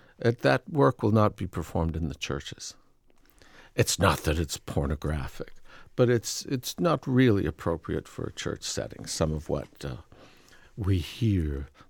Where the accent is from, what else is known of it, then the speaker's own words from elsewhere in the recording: Boston, Massachusetts, United States; now in Lynchburg, United States; I grew up in Boston. I never heard this song.